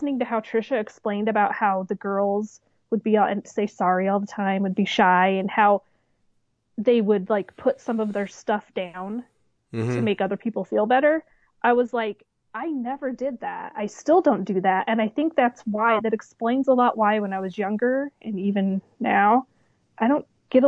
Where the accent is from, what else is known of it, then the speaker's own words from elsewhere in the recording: Colorado, United States; my dad has six brothers, mm-hmm, all boys in the family, and they all live in Colorado, and I grew up in Colorado.